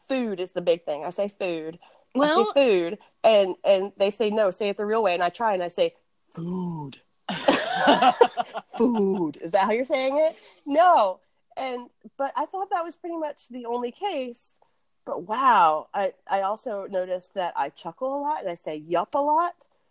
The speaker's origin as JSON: {"language": "English", "region": "Virginia", "country": "United States", "tie": "born or raised there", "moved": "yes", "lives_now": "New York, United States", "said": "So, I was raised by two New Jerseyans in a rural area of southwestern Virginia. And Rob and I moved to New York State in 1995."}